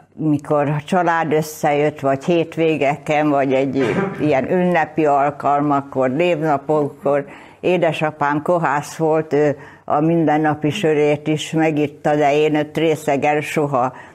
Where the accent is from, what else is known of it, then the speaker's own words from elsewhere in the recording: Várpalota, Veszprém County, Hungary; born there; Várpalotán születtem, munkás családból származom